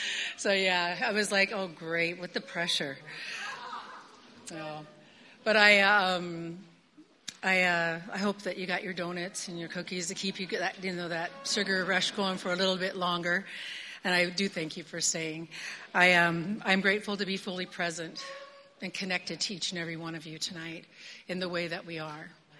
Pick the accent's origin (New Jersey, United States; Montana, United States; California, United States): Montana, United States; Rocky Boy; So, yeah, I'm from the Cree Nation. I'm of the Chippewa Cree Tribe of Rocky Boy, Montana. And I come from a family of storytellers, like my father was.